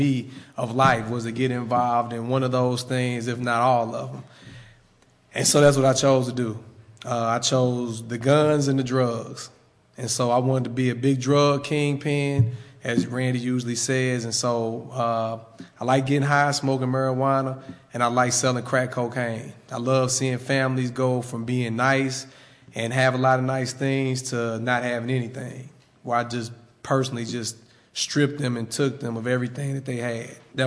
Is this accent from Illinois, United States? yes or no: yes; East St. Louis, Illinois, United States; I'm from East St. Louis, Illinois